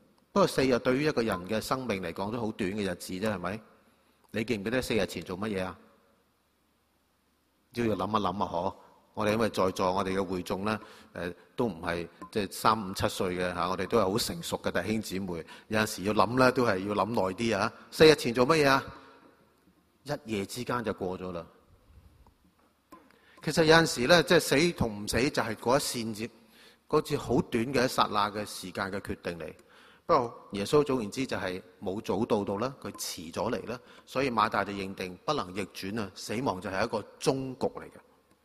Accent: Hong Kong; 我哋香港人講去鞠個躬，係咪？

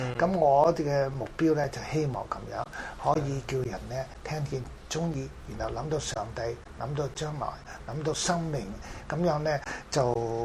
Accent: China; 咁我話我既然生嚟中國人，外國人都愛我哋，將耶穌傳俾我哋，其實我哋中國人點解都唔關心自己同胞嘅？

